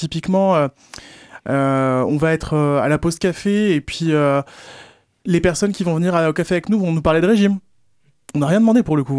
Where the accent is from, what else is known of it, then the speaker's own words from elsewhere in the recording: Pays de la Loire, France; Moi, je suis originaire du Nord Sarthe